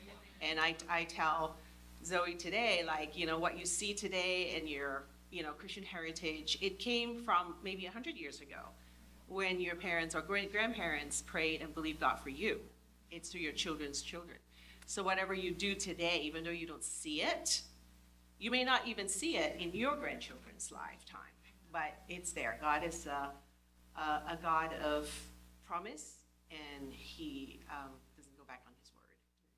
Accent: Zimbabwe; Just like we're from Zimbabwe.

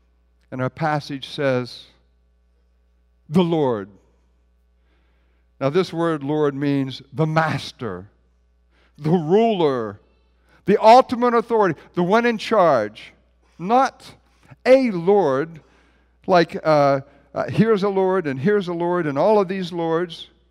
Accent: West Virginia, United States; Now, I'm from West Virginia. I grew up in West Virginia.

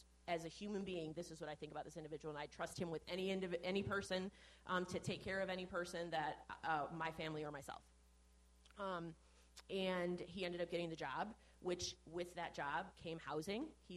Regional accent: Worth, Illinois, United States; I am born and raised in Worth.

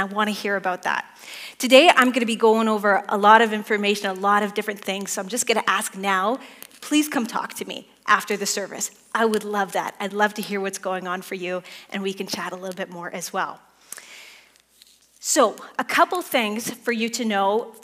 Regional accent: Calgary, Alberta, Canada; So first of all, born and raised in Calgary. I grew up at Altador Baptist, for those who know.

